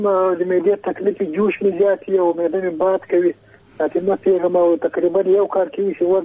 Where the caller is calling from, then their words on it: Paktika, Afghanistan; پکتیکا ولا جرحید ولسوالی څخه خبر کوم.